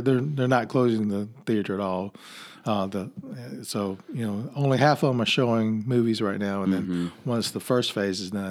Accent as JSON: {"language": "English", "town": "Vicksburg", "region": "Mississippi", "country": "United States", "tie": "born or raised there", "said": "There's, in my hometown in Vicksburg, the theater there added these reclining seats."}